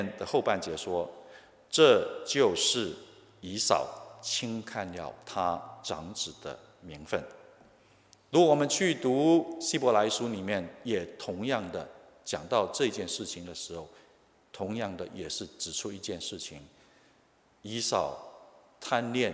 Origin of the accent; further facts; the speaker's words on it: China; 我们中国人说夫妇什么无前子